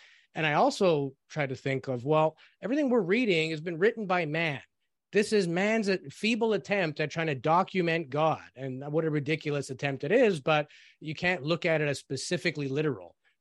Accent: Toronto, Ontario, Canada; I grew up in Toronto, which is a big city. Even in the 80s, there was lots of crime.

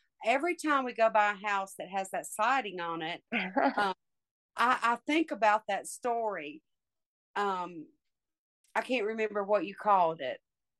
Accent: Fairburn, Georgia, United States; I grew up in Fairburn, Georgia, and I never really thought about the things then and the stories.

